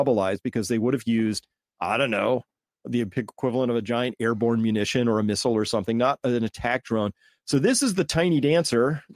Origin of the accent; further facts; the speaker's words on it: Colorado, United States; let our European allies know that I don't agree with Trump and Pete Hegseth and all that stuff because I'm from Colorado.